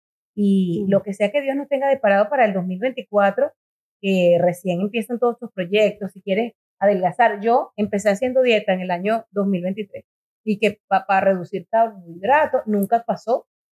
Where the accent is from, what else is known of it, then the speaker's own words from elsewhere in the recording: Venezuela; moved away as an adult; now in Miami, United States; yo me fui de Venezuela.